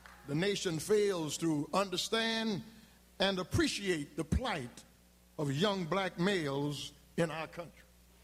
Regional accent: Louisiana, United States; gunned down on the streets of the capital city of my home state in Louisiana.

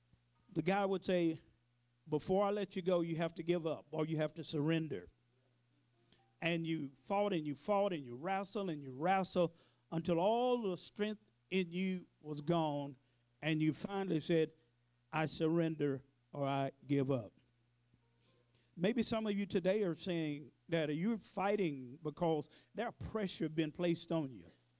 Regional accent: Dallas, Texas, United States; As a child growing up in South Dallas

